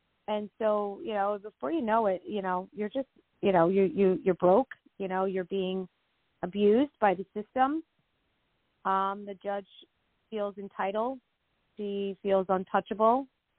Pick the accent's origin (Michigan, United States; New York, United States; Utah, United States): New York, United States; Rockland; It did. I grew up in Rockland.